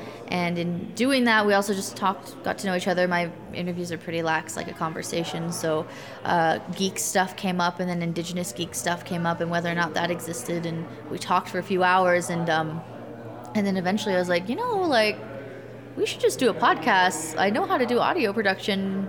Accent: Portland, Oregon, United States; I'm from Portland, Oregon.

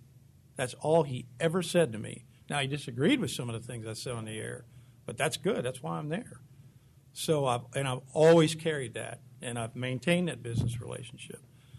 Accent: Louisville, Kentucky, United States; Kaywood's the guy I grew up with in Louisville. I was a baseball nut.

